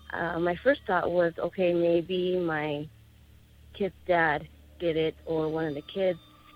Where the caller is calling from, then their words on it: Tucson, Arizona, United States; I'm calling from Tucson, Arizona.